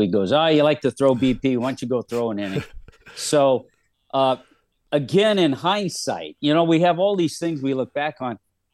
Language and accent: English; Los Angeles, California, United States; of course, growing up in Los Angeles, I was a Dodger fan.